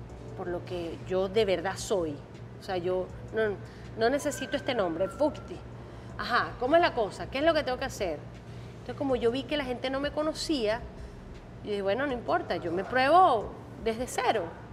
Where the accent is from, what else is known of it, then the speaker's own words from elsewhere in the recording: Venezuela; moved away; also born or lived in Mexico; primero me fui, como te dije, a Israel, luego viví unos años en México y finalmente me vine para acá. O sea, yo salí de Venezuela hace 30 años y aquí tengo como unos 22.